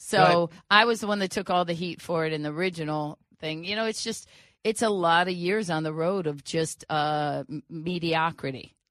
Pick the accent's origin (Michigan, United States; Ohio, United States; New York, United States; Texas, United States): Ohio, United States; Cleveland; I'm from Cleveland, and I didn't meet my husband until I was 37 years old.